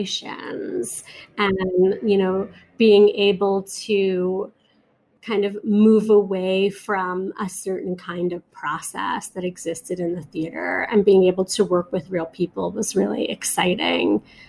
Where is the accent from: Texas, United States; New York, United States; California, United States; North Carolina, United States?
New York, United States; born or raised there